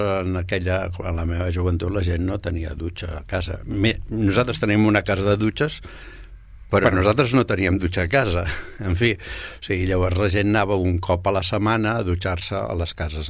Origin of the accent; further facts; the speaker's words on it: Barcelona, Catalonia, Spain; born there; Jo vaig néixer a Barcelona, a casa meva, va venir la comadrona